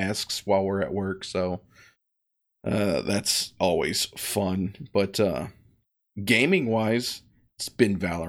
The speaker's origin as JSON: {"language": "English", "region": "Ohio", "country": "United States", "said": "I mean, I still wear shorts because I'm from Ohio."}